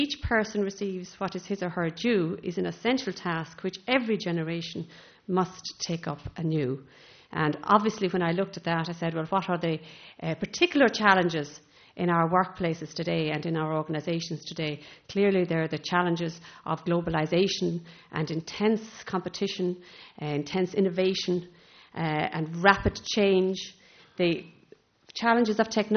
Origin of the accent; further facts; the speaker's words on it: Dunmore, Connacht, Ireland; When I was growing up in Galway in the 1960s in a place called Dunmore